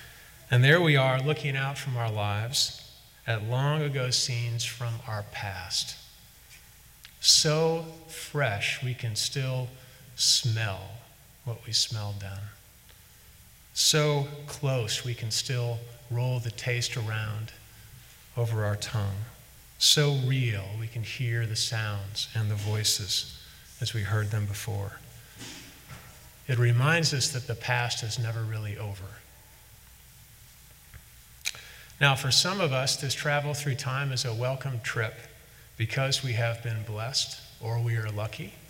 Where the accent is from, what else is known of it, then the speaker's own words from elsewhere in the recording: St. Louis, Missouri, United States; grew up at the First Unitarian Church in St. Louis, Missouri, my hometown, and he grew up not that far from where I grew up